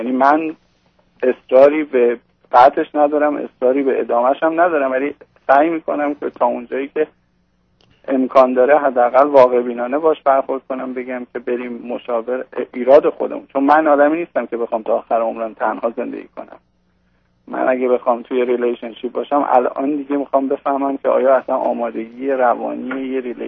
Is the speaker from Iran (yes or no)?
yes; Iran; moved away as an adult; از ایرانم موف کردم اینجا